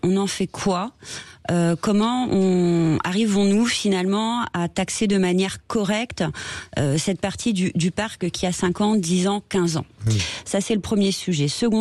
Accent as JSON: {"language": "French", "region": "Brittany", "country": "France", "said": "Je vous ai dit, je suis originaire de Bretagne."}